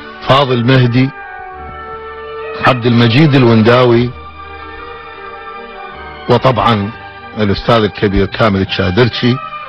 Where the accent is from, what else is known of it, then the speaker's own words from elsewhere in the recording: Maysan, Iraq; also born or lived in Baghdad; ولدت في مدينة الكويت من لواء العمارة 1934. أكملت دراسة الابتدائية للصف السادس في مدرسة الكويت الابتدائية،